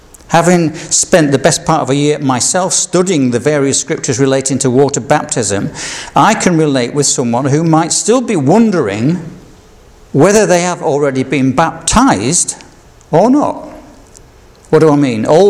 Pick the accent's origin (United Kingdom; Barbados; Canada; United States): United Kingdom; Yorkshire and the Humber; Because being a Yorkshireman, I was still a Yorkshireman.